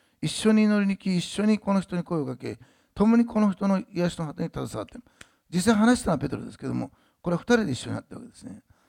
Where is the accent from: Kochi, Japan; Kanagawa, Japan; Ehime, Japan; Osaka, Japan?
Osaka, Japan; で、私は大阪の人だったんですね。でそれが東京に行ってですね